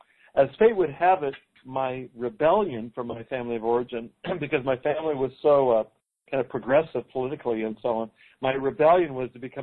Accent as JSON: {"language": "English", "town": "Fort Worth", "region": "Texas", "country": "United States", "tie": "born or raised there", "said": "So I grew up in Fort Worth, Texas, back in the 50s and 60s"}